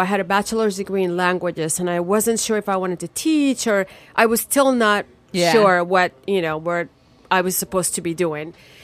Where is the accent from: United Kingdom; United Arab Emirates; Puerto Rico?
Puerto Rico; moved away as an adult; now in California, United States; I came to California to study.